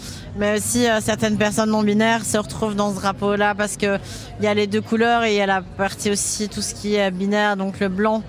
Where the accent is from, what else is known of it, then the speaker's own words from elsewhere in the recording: Brussels, Brussels-Capital Region, Belgium; Par exemple, nous deux, on vient de Bruxelles.